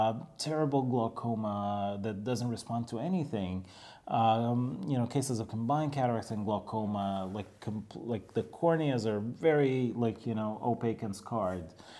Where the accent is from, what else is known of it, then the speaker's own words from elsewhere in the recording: Egypt; English is a second language; we are originally from Egypt